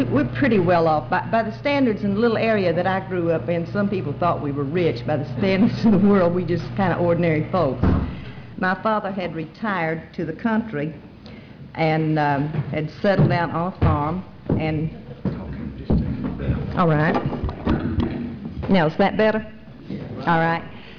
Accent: Valdosta, Georgia, United States; I'm from Valdosta, and I'm an alcoholic.

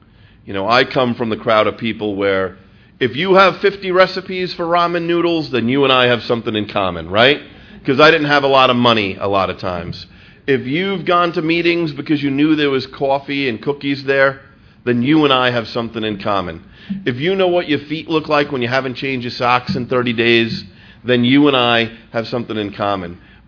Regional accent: New York, United States; I'm Irish Catholic and I'm from New York

